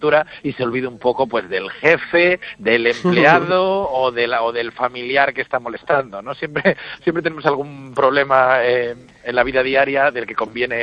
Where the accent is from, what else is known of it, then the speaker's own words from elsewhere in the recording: Vigo, Galicia, Spain; Por lo menos yo soy de Vigo y en Vigo es una cosa que noto de manera exagerada, ¿no?